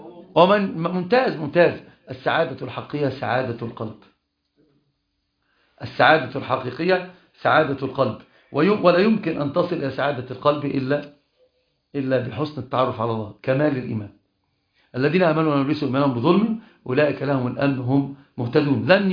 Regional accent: Egypt; عندنا في مصر عشان تعرفوا احنا المصريين هم لا نجهل شيئا

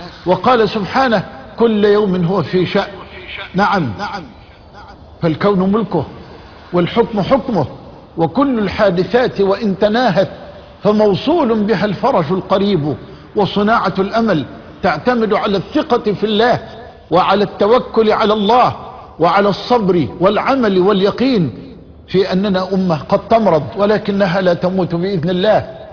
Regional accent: Egypt; اللهم اجعل بلدنا مصر في أمنك وأمانك وحفظك وحرزك وضمانك

